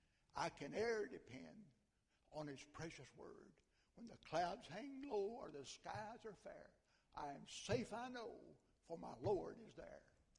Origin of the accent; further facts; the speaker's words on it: United States; When I was a boy, before I went off to play ball down in Mississippi, a great revival came to my hometown every night after supper.